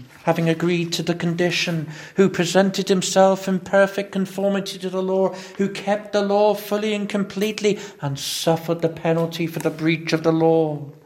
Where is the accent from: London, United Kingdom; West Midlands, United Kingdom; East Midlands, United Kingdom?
London, United Kingdom; Tottenham; I have a friend I grew up with in Tottenham.